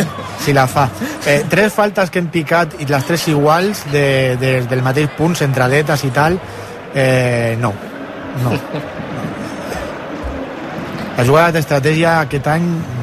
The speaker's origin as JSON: {"language": "Catalan", "region": "Catalonia", "country": "Spain", "said": "La majoria de la gent som catalans o descendents d'andalusos, d'extremenys, de castellans"}